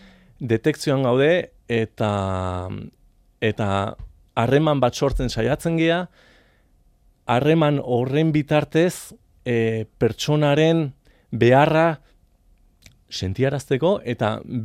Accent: France; erdi frantsesa izan da, ama frantsesa dugulako, eta ni frantsesa naiz

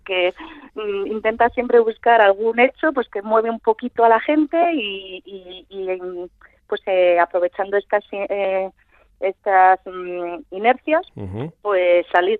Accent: San Román de Campezo, Basque Country, Spain; de un pueblo pequeñito de Álava, ¿pero de cuál? De San Román de Campezo.

